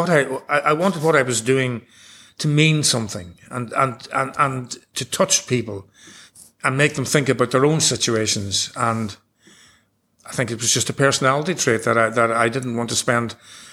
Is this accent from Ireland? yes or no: yes; Ireland; moved away as an adult; now in London, United Kingdom; And I felt that a lot just living as an Irish man in London, 69, 70, 71.